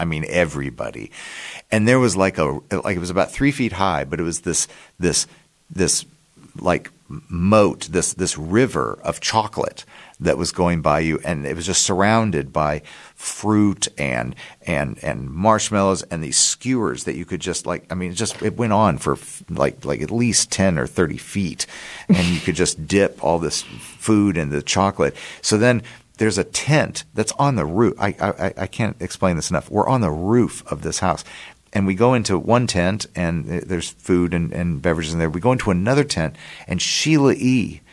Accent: Memphis, Tennessee, United States; he knows I'm from Memphis and we have that connection.

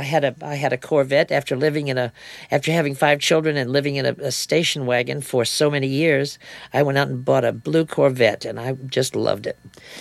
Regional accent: Maysville, Kentucky, United States; So we went back to my hometown. Maysville, Kentucky, back to the church where I was baptized and confirmed and all the rest of it.

